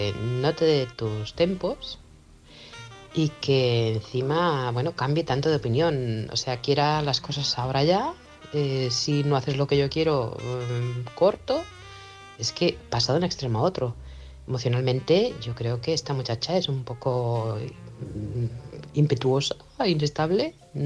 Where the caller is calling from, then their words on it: Manresa, Catalonia, Spain; corresponsal de Manresa, Barcelona.